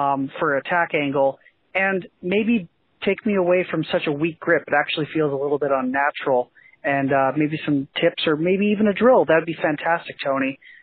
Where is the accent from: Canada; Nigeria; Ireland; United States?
Canada; Vancouver, British Columbia; I'm 24, and I'm from Vancouver, BC.